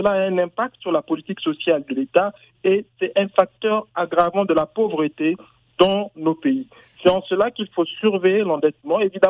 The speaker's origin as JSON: {"language": "French", "country": "Gabon", "said": "Je suis gabonais, je vais assez régulièrement au Gabon"}